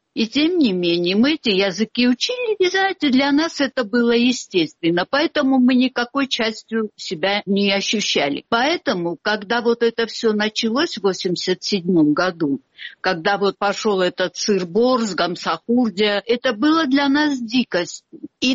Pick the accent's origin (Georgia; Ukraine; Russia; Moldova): Georgia; Tskhinvali, South Ossetia; я родилась и выросла в Тхинвале, в Южной Осетии. Я коренная жительница. Отец мой осетин. Мама, правда, русская, но она тоже обосетинилась в конечном итоге.